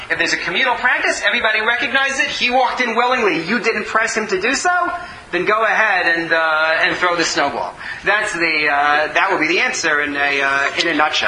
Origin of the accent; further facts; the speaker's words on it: Northeast, United States; I grew up in the Northeast in the United States.